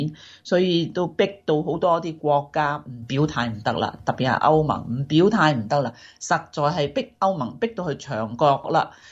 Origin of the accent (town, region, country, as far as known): Hong Kong